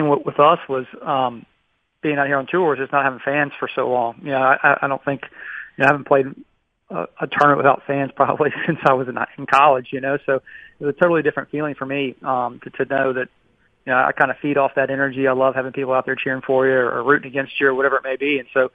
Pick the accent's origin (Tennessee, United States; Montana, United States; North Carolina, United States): Tennessee, United States; Nashville; host an event in Nashville, you know, obviously growing up here, never having a PGA Tour event in my hometown